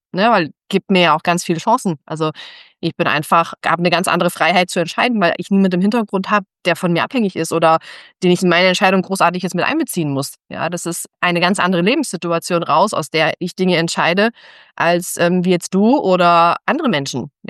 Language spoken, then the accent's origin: German; Texas, United States; Ich bin ja in Texas aufgewachsen.